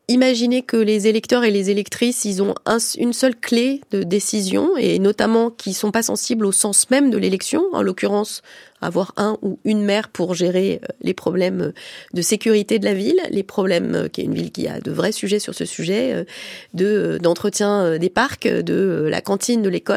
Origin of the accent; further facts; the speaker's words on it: France; en tant que Française, parce que j'aime mon pays